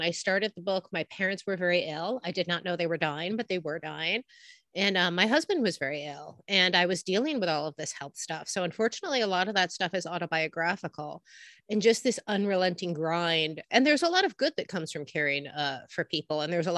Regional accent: New York, United States; I grew up in Brooklyn, New York, which has always been a really hyper-literate town.

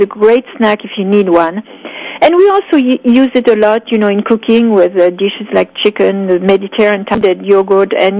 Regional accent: United States; But I am an American, too.

